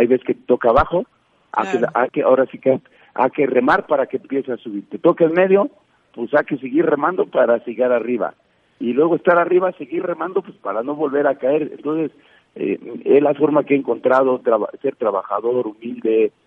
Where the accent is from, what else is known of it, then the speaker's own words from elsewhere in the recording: Culhuacán, Mexico City, Mexico; vengo de barrio, soy de Culhuacán, Iztapalapa